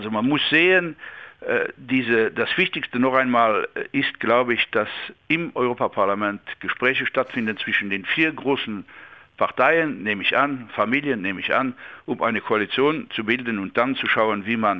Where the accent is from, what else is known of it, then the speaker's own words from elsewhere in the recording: Luxembourg; das darf ich vielleicht als Luxemburger sagen